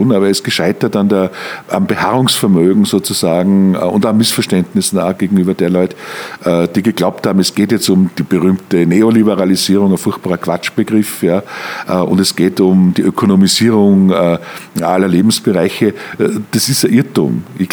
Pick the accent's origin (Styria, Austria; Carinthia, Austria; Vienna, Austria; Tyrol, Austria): Styria, Austria; Mürzzuschlag; Ich komme aus dem Mürztal, ich komme aus Mürzzuschlag. Das ist eine Stahlkochergegend gewesen immer.